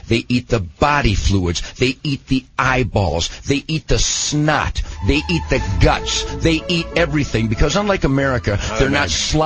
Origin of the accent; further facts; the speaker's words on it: Detroit, Michigan, United States; I'm from Detroit, and I reek of all things funk, brother.